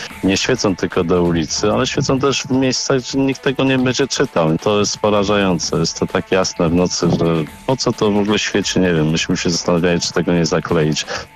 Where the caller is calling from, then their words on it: Szczecin, West Pomeranian Voivodeship, Poland; Ja ze Szczecina